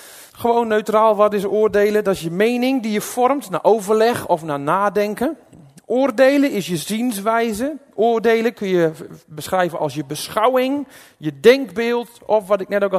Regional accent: Netherlands; Ik geloof dat wij als Nederlanders en als mensen er last van hebben en kunnen hebben.

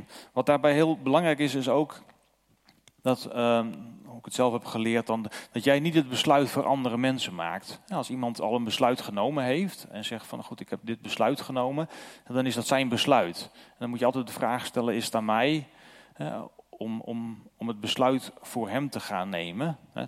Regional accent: North Holland, Netherlands; now in Zuidwolde, Netherlands; Ik ben opgegroeid in Noord-Holland. In een dorp waarin, ik dacht toen dat er niemand geloofde. Maar dat kwam omdat ik in een vrij afgeschermde kerkgemeenschap zat.

